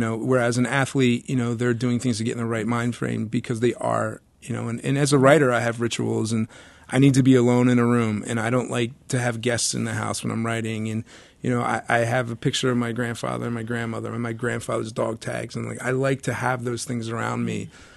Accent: Oakland, United States; And, you know, I grew up in Oakland, which is a blue-collar town.

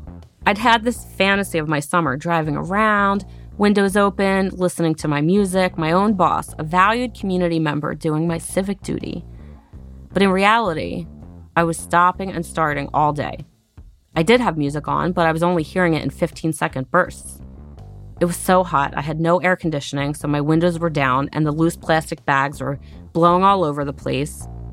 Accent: Philadelphia, Pennsylvania, United States; I never learned to drive growing up in Philly, so when I moved back, my dad taught me to drive in the Toys R Us Kmart parking lot.

